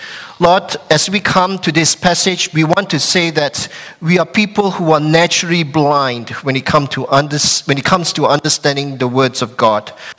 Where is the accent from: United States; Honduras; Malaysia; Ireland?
Malaysia; English is a second language; When I was about 7 years old, growing up in Malaysia